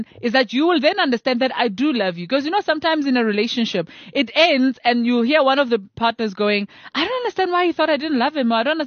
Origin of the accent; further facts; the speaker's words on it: South Africa; It speaks to our national pride. You know, it speaks to how we see ourselves as South African.